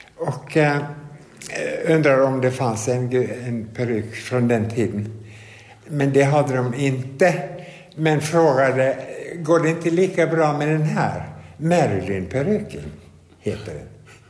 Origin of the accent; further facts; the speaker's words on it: Naustdal, Vestland, Norway; i detta ställe Naustdal där jag kommer ifrån